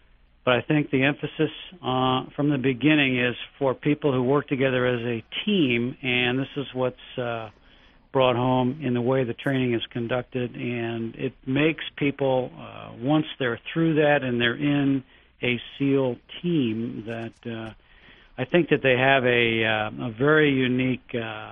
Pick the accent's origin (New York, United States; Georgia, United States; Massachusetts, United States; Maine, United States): New York, United States; Long Island; Well, I grew up in Long Island. It's on the eastern part of New York State, kind of a maritime environment.